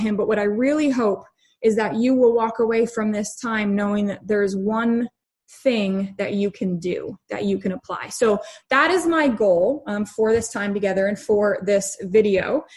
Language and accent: English; New Hampshire, United States; So love New England. Grew up here. I'm a New England girl. I am from New Hampshire, which is where I am currently sitting.